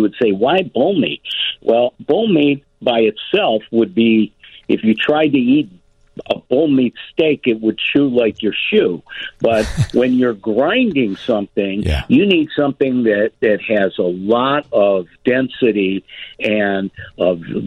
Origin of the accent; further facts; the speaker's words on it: Cleveland, Ohio, United States; I grew up in Cleveland, and when Vienna hired me, they sent him to Cleveland to train me